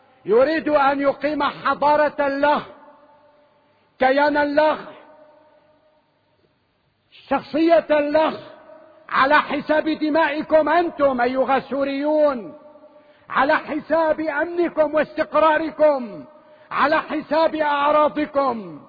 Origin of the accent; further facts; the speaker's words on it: Syria; وما شأنك أن تتولى تصريحات تعود علينا كسوريين بالتشرد